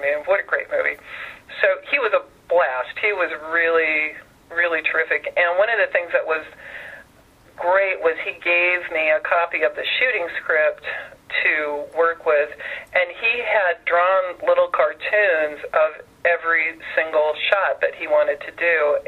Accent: California, United States; now in Michigan, United States; I ended up in Michigan because I have family here now, although none of us, you know, I grew up in California.

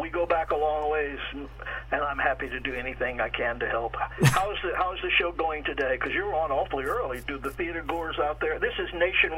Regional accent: Vienna, Austria; I'm saying Zeislers because I'm from Vienna.

